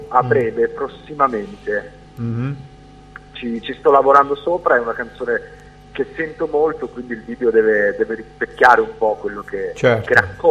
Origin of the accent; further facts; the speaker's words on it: Sanremo, Liguria, Italy; ho 24 anni e vengo da Sanremo, sono un cantautore.